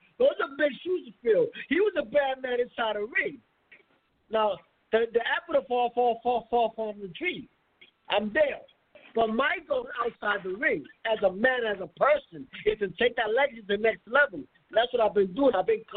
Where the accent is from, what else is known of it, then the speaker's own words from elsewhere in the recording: New York City, New York, United States; I grew up in Spanish Home, New York City. We come from a rough place. My father came to United States, New York, from Puerto Rico at a young age.